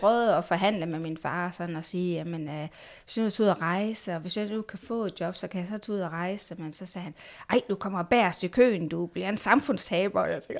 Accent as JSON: {"language": "Danish", "town": "Esbjerg", "region": "Region of Southern Denmark", "country": "Denmark", "said": "Jeg er fra Esbjerg."}